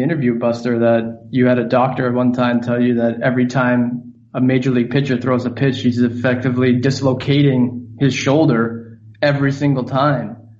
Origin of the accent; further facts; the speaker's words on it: Canada; me growing up in Canada